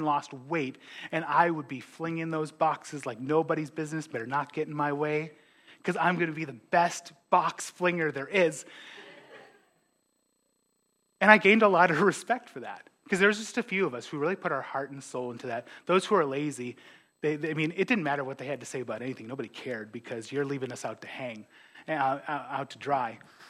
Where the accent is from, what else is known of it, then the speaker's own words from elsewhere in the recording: Ellendale, North Dakota, United States; My hometown, Ellendale, North Dakota, it's also where my college is at, Trinity Bible College. It's a small town